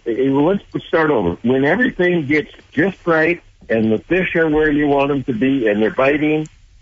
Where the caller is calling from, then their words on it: Minnesota, United States; We're up in the Brainerd Lakes area, and that encompasses a lot of lakes.